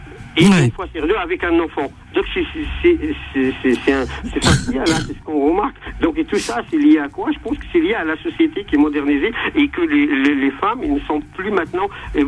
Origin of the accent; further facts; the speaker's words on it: Morocco; moi, donc, moi, je suis marocain.